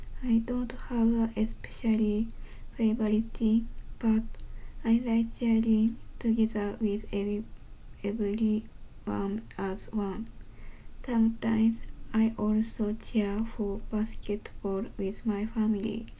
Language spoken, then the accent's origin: English; Sapporo, Hokkaido, Japan; I am from Sapporo. I have been living in Sapporo for 19 years since I was born.